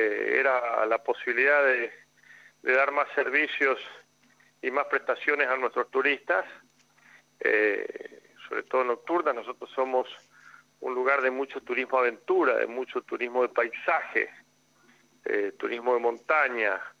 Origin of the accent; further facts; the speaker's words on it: San Rafael, Mendoza, Argentina; somos mendocinos, pero en realidad nosotros como estamos a 250 kilómetros de nuestra capital y tenemos esas cosas que tienen las provincias cuando la capital tiene el mismo nombre de la provincia, nos identificamos por nuestro lugar, por San Rafael